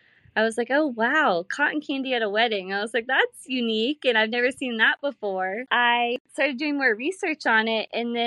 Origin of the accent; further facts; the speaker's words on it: Tallahassee, Florida, United States; So I was born and raised in Tallahassee.